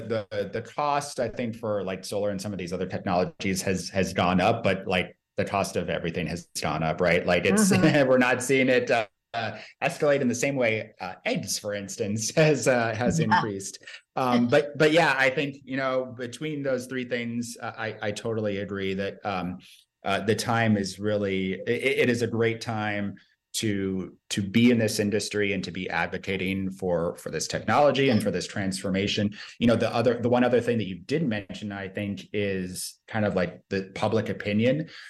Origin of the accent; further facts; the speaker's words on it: Minnesota, United States; I grew up in Minnesota. My family had 55 acres of land where a lot of it was, my parents had a Christmas tree farm for a while.